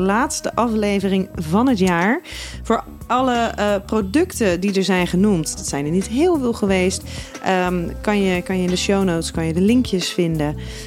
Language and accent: Dutch; Schiedam, South Holland, Netherlands; Ja, we zijn allemaal Schiedammers.